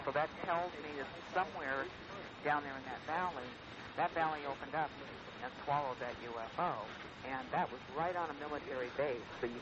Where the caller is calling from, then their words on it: California, United States; California.